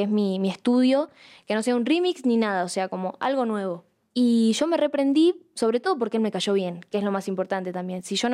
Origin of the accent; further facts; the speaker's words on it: Rosario, Santa Fe, Argentina; yo soy de Rosario